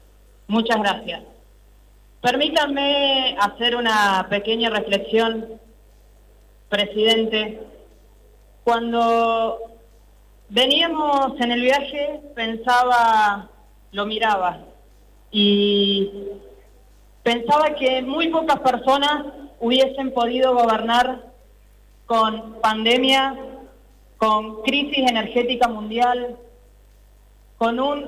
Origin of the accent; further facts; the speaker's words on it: Argentina; algo que nos desgasta como argentinos y como argentinas.